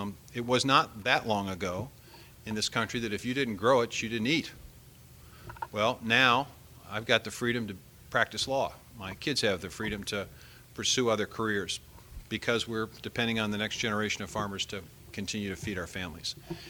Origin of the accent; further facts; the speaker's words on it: Iowa, United States; opportunity to meet with some of the leadership from my home state of Iowa.